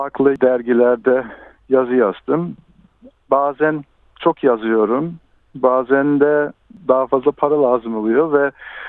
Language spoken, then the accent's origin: Turkish; Melbourne, Victoria, Australia; 34 yaşındayım. Melbourne'de doğdum. Melbourne'in Northern Suburbs'de büyüdüm.